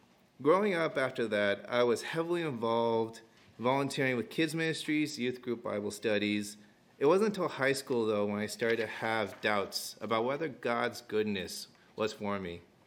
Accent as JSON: {"language": "English", "town": "San Jose", "region": "California", "country": "United States", "tie": "born there", "said": "I was born in San Jose."}